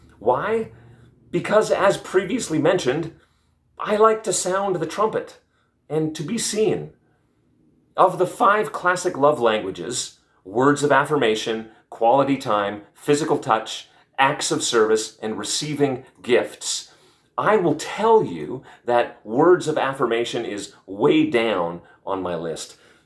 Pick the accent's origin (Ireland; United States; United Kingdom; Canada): Canada; The fact that I'm Canadian only means that I do this in a more charming, winsome, and less obnoxious way